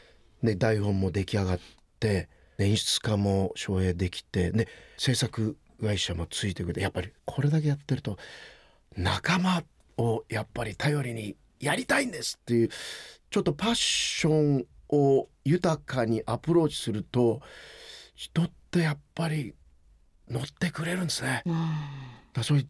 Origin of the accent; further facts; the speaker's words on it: Okinawa, Japan; 私内縄沖縄出身の私で